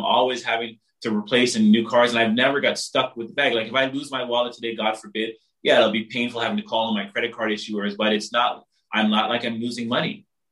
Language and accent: English; Barbados; I'm from the Caribbean, I'm from Barbados, and I see many people do that, take their time piece by piece.